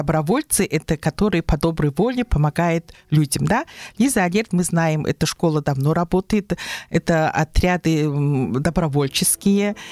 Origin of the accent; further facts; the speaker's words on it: Baikal area, Russia; Я вот девушка с Байкала, поэтому многие рыбаки у нас теряются, бывает такое.